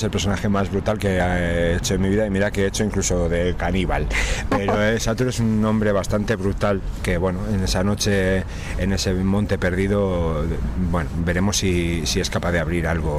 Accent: Valladolid, Castile and León, Spain; Begoña y yo somos de Valladolid.

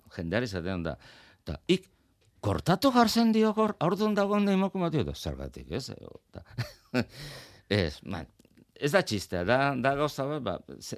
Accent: Azkoitia, Basque Country, Spain; ni badak eta azkoitearra naiz, eta azkoitiko humorea zaguzen dut, ez? Eta oso euskalduna naiz alde horretan.

